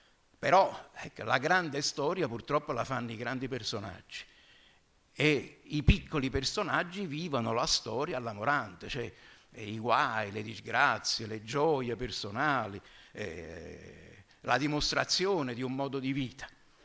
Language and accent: Italian; Naples, Campania, Italy; io sono napoletano ma di padre siciliano